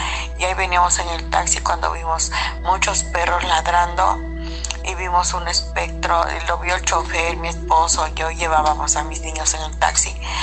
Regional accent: Ciudad Mendoza, Veracruz, Mexico; estamos en el estado de Veracruz, en Ciudad Mendoza, Veracruz, México.

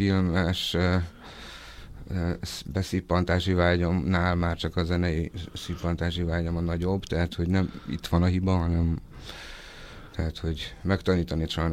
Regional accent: Budapest, Hungary; Én Békésmegyeren nőttem föl, nekünk a hogy mondjam, a család másik fele a sínek másik oldalán volt Békésmegyeren

